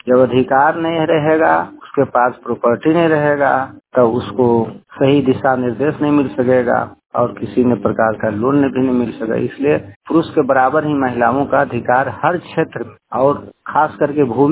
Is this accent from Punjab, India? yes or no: no; Nawada, Bihar, India; ग्राम काजी झा, अंचल नारदीगंज नवादा का निवासी हूँ।